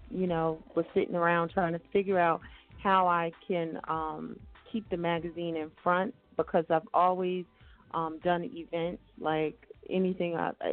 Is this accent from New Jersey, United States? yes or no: yes; Trenton, New Jersey, United States; I'm from Trenton, New Jersey